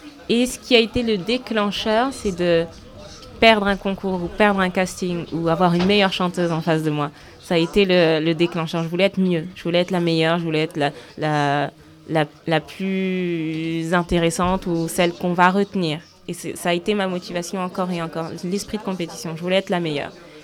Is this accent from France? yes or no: no; Angola; mon oncle a une carrière en Angola, mon pays d'origine